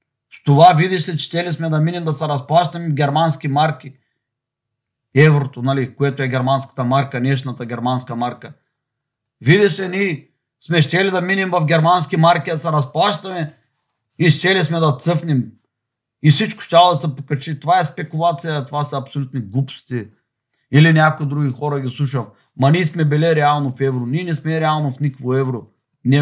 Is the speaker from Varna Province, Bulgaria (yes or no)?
yes; Varna, Varna Province, Bulgaria; Аз съм от Варна.